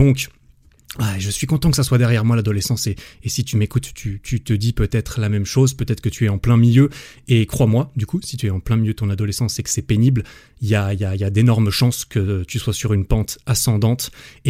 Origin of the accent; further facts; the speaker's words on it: Switzerland; born there; 1991. J'ai bientôt 30 ans, d'ailleurs, du coup. J'ai un grand frère, j'ai une petite sœur. Je suis né en Suisse de mes deux parents